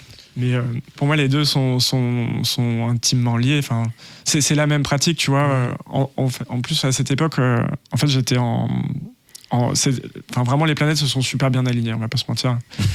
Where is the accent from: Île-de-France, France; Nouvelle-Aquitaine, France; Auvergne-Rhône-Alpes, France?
Auvergne-Rhône-Alpes, France; Annecy; En fait, j'ai grandi à Annecy, une petite ville dans les Alpes, où on parle pas vraiment de musique, tu vois.